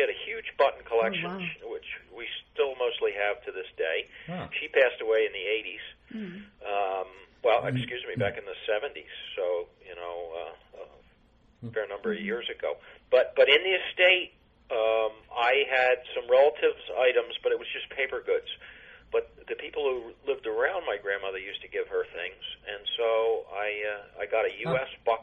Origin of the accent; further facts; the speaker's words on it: Philadelphia, Pennsylvania, United States; now in Maine, United States; I'm calling from the state of Maine, which is my home state now. I've been here, 25 years or more now. But I originally grew up outside of Philadelphia in Pennsylvania.